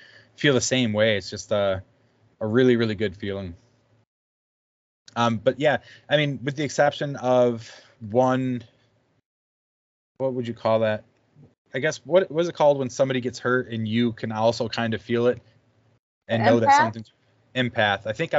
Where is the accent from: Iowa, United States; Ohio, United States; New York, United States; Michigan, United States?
Michigan, United States; Detroit; I mean, we grew up in Detroit, you know, so like you had to.